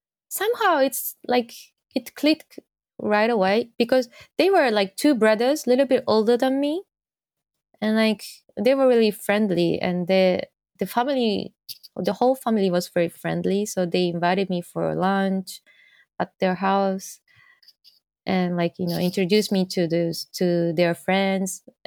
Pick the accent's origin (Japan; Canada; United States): Japan; Hadano, Kanagawa; City called Hadano in Kanagawa Prefecture. So it's not that big city, so, and it's about 1 hour and a half from like Tokyo. And when I was a kid, there was really nothing, like, you know, all the country yards and forests